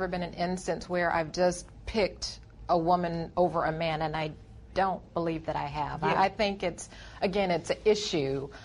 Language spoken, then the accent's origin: English; Michigan, United States; I've always been fascinated. I grew up in Michigan. My father was a very strong Union Democrat.